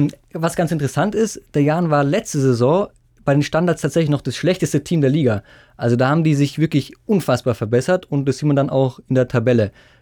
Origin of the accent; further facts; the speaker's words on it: Regensburg, Bavaria, Germany; aus meiner Heimatstadt kommt er zumindest, der Jan Regensburg